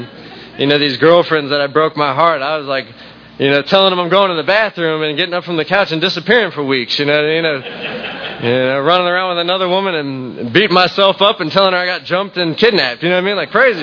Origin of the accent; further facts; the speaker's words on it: St. Petersburg, Florida, United States; And me, I'm from St. Pete.